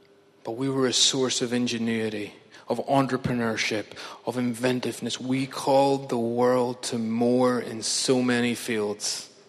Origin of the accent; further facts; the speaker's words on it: Ballymena, Northern Ireland, United Kingdom; but I didn't grow up here. I grew up in Ballymena. It's God's country.